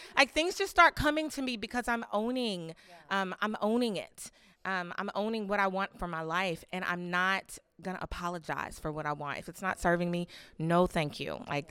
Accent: Louisville, Kentucky, United States; I'm from Louisville, Kentucky.

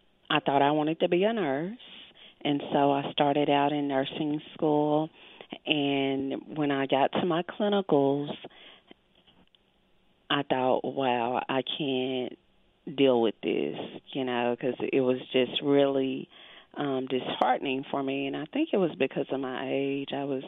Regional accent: Arkansas, United States; University of Arkansas, in which I'm from Arkansas, had a master's program

